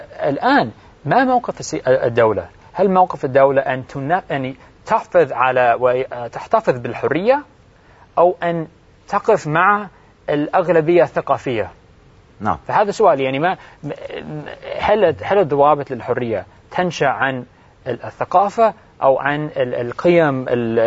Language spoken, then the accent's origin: Arabic; United States; عندنا في أمريكا البلد بلد ليس له دين رسمي